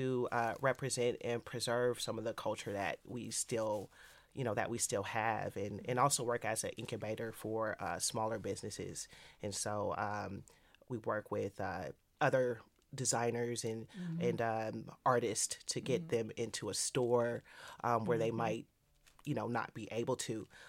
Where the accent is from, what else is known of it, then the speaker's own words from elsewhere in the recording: Oakland, California, United States; Oakland native. My family came from Texas. Most Oakland natives either came from New Orleans or Texas. I grew up in East Oakland